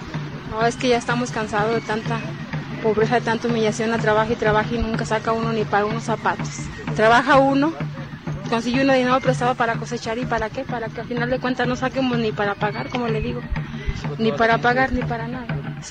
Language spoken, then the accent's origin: Spanish; Mexico; todos somos mexicanos, todos tenemos los mismos derechos